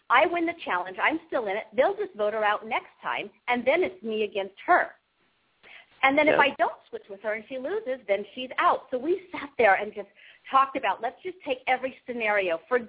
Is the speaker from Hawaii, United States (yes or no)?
yes; Hawaii, United States; I lived with coconut and rice and bananas, and I still love them. I'm Hawaiian, so you can't take that out of me.